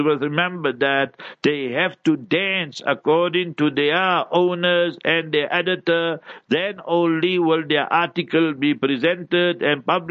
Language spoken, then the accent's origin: English; South Africa; I'm a South African. I know what is apartheid.